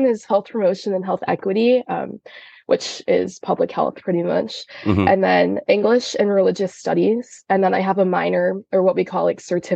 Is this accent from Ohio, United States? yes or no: no; Pewaukee, Wisconsin, United States; I'm from Pewaukee, Wisconsin. Cool. So right outside of Milwaukee, about an hour outside of Madison.